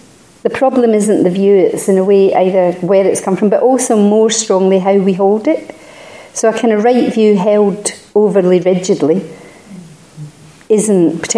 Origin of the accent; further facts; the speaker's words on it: Scotland, United Kingdom; I'm Scottish. And I'm kind of Irish-Scottish, actually, so it's a double whammy.